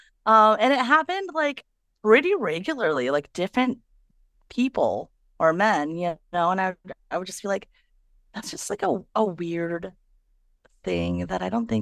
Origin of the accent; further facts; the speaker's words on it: Phoenix, Arizona, United States; also born or lived in Wisconsin, United States; I was born in Wisconsin, like I grew up in Phoenix. Like, yes, I speak English very well.